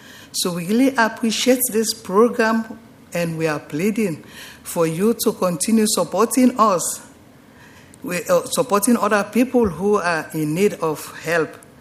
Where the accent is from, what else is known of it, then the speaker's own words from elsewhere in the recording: Sierra Leone; English is a second language; also born or lived in Philadelphia; now in Portland, United States; I'm from Africa, West Africa, Sierra Leone to be precise. When we came to America, we were living in Philadelphia. But we moved to Portland with my husband almost 2 years.